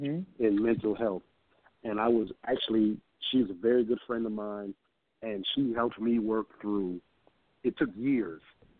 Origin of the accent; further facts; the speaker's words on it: New York, United States; I still pop off in the New York Minute because I pop off because I'm from New York and this is what we do.